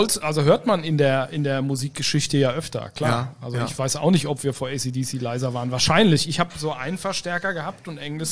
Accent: Rhineland-Palatinate, Germany; Ich komme eigentlich aus dem Hunsrück, hinter den 7 Bergen, wenn jemand kennt, Frankfurt-Hahn, den Flughafen, der mit Frankfurt nichts zu tun hat, oder Bernkastel Kues an der Mosel, das ist so ein Schild, Zivilisation, Pfeil, die andere Richtung.

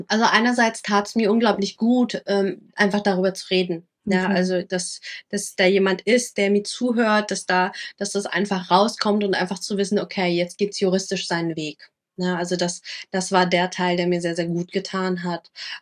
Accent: Lower Saxony, Germany; ich habe in Rheinland-Pfalz angezeigt, da habe ich zu der Zeit gelebt. Der Fall ist aber in Niedersachsen passiert, wo ich aufgewachsen bin.

